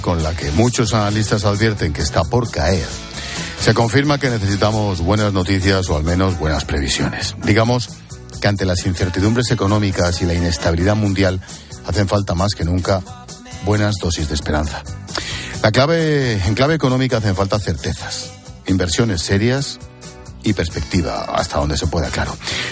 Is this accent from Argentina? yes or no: no; Spain; como españoles y europeos